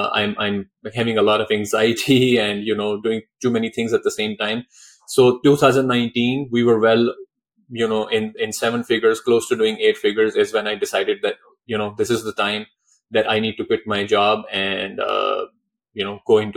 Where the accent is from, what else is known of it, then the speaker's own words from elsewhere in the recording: Pakistan; Since I'm a kid, my family, I'm from Pakistan